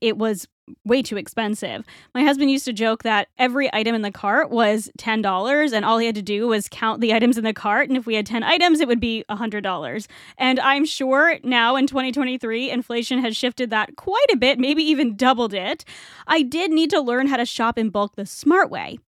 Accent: Rhode Island, United States; moved away as an adult; now in Toronto, California, United States; I didn't grow up with a Costco near me. I grew up in Rhode Island, and to this day, there still is no Costco in Rhode Island

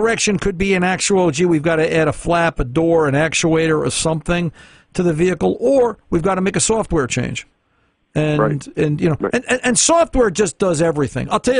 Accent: New Jersey, United States; The second one is, I was born and raised in Jersey.

